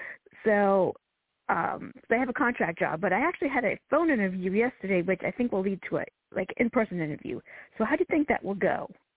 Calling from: Virginia, United States; Virginia. Hello.

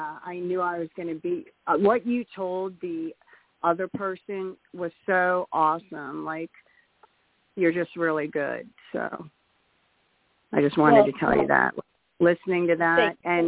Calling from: Pittsburgh, Pennsylvania, United States; I'm from Pittsburgh, Pennsylvania.

